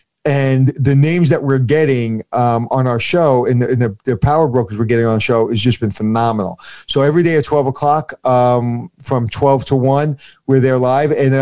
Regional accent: Brooklyn, New York, United States; New York opened its heart up for me, even though I grew up in Brooklyn

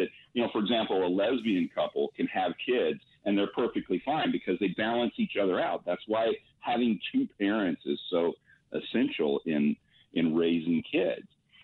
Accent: Texas, United States; You know, it's like I'm a Texas resident. I grew up in Texas my whole life.

